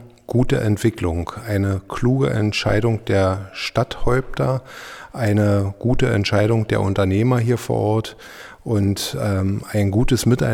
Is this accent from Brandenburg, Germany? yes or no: yes; Deutsch-Wusterhausen, Brandenburg, Germany; Also ich bin groß geworden in Deutsch-Wusterhausen, Ortsteil von Königs-Wusterhausen.